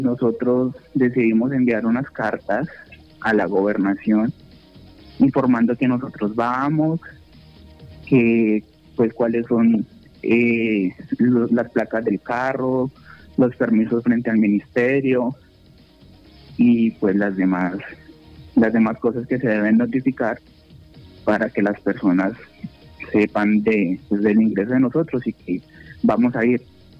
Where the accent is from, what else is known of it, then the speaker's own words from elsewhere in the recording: Manizales, Caldas, Colombia; Yo soy de Manizales.